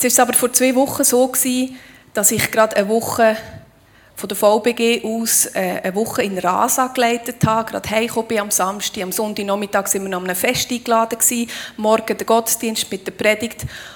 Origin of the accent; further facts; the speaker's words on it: Aargau, Switzerland; now in Grosshöchstetten, Switzerland; Und ursprünglich komme ich aber aus dem Aargau, was man wahrscheinlich noch gehört, bin seit 20 Jahren im Bernbiet und will nicht mehr fort von da.